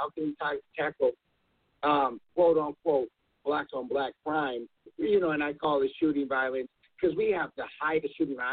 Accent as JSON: {"language": "English", "region": "Minnesota", "country": "United States", "tie": "born or raised there"}